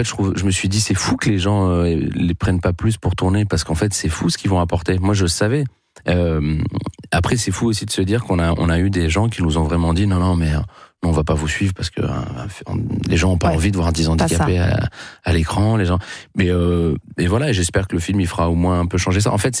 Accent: Southern France, France; je parle comme ça. Moi, je viens du Sud.

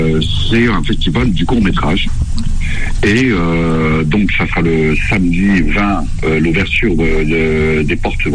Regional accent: Mantes, Île-de-France, France; on va dire que de chez nous à Mantes, pour beaucoup de jeunes réalisateurs, ça paraît inaccessible.

